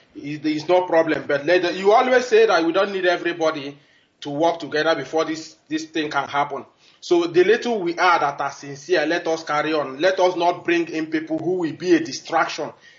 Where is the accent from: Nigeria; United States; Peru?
Nigeria; Okpala, Imo; now in Abuja, Nigeria; director. I am from Okpala, Ezeama, Imo State.